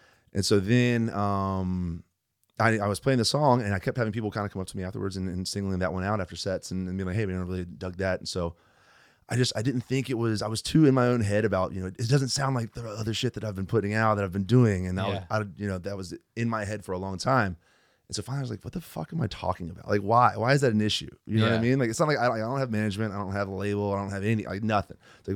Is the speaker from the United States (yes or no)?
yes; the South, United States; I mean, I grew up in the South, and so like, the blues and gospel and stuff like that.